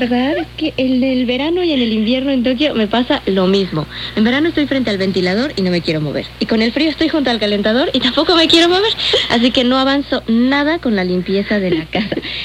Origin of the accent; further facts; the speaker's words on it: Mexico City, Mexico; now in Tokyo, Japan; yo como soy de la Ciudad de México, la verdad no estaba acostumbrada a un frío como el de Japón.